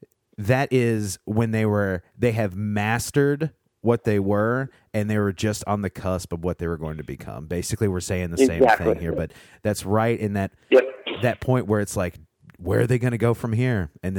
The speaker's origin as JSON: {"language": "English", "region": "Indiana", "country": "United States", "tie": "born or raised there", "said": "I grew up in Southern Indiana"}